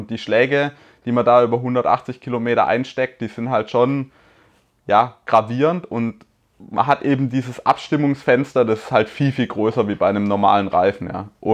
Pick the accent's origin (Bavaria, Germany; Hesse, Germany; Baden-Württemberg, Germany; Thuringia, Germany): Baden-Württemberg, Germany; irgendwelche Drecks-Fuzinalsträßle, wie man bei uns im Schwabenland sagt.